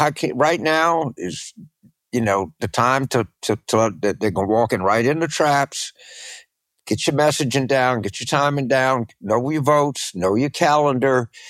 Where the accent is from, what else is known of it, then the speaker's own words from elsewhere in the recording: Shreveport, Louisiana, United States; I'm very from Shreveport in East Texas.